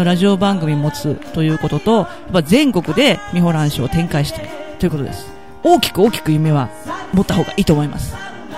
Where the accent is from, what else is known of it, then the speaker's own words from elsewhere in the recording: Nobeoka, Miyazaki, Japan; accent: Nobeoka dialect; 今現在の延岡とかもわからないんですよ、私がだから一生懸命方言で一生懸命喋るんですけど、その言葉喋ってないんですよ今の人